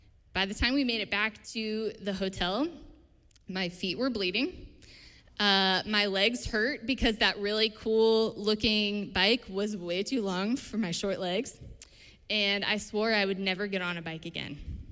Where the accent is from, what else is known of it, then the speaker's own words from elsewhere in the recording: Missouri, United States; I'm from Missouri, if you did not know that.